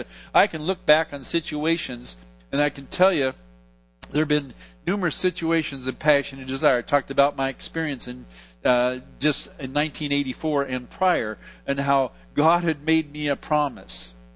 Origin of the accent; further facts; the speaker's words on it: Portland, Oregon, United States; now in San Francisco, United States; I grew up in Portland, and it didn't used to be that kind of a hellhole.